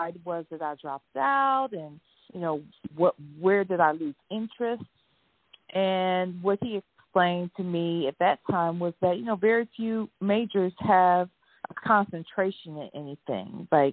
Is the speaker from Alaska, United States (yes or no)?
no; Ohio, United States; And because I lived in Ohio and was born and raised in Ohio, that did not go over well with my mother.